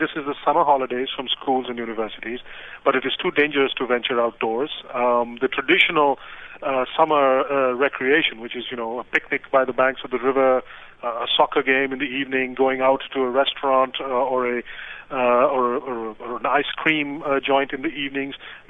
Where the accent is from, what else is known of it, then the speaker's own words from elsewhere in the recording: India; I am from India